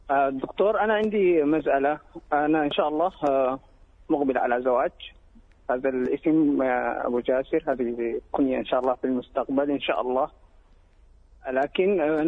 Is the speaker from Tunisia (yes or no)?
no; Sudan; والوضع عندنا في السودان أصبح يعني معلوم للعالم كله